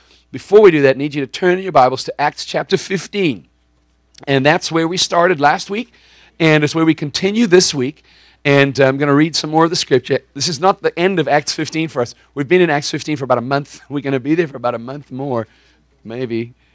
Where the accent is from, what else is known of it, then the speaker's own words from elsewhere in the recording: South Africa; I grew up in the Anglican church in South Africa, and it was very different.